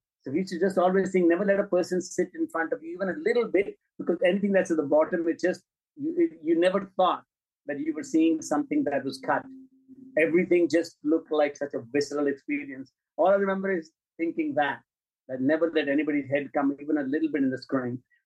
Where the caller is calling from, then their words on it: Turkey; Turkey. I just arrived.